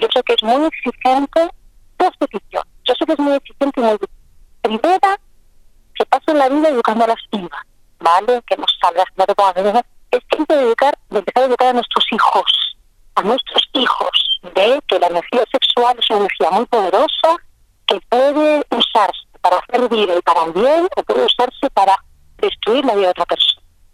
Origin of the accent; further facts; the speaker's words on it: Spain; Yo más o menos a su edad tuve una violación también en Latinoamérica, siendo española